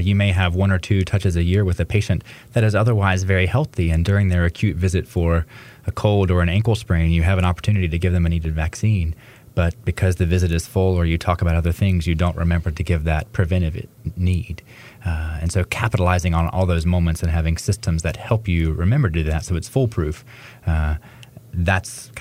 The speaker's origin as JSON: {"language": "English", "town": "Fayetteville", "region": "North Carolina", "country": "United States", "tie": "born or raised there", "said": "And I always thought I was going back to Fayetteville, my hometown. I had a building picked out on Hay Street, which is kind of the center of town"}